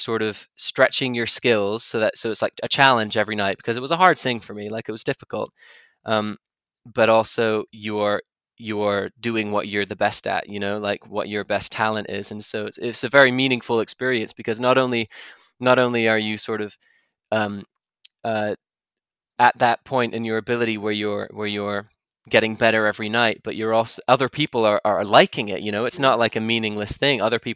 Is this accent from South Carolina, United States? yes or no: no; Kingston, New York, United States; born there; also born or lived in United Kingdom; I was born in Kingston, New York State. I'm half American, half British, and I've spent my life sort of in between America and the UK.